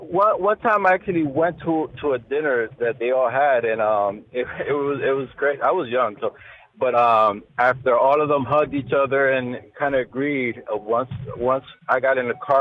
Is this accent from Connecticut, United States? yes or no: yes; Hartford, Connecticut, United States; being born and raised in Hartford, I mean, Democrats basically always ran Hartford.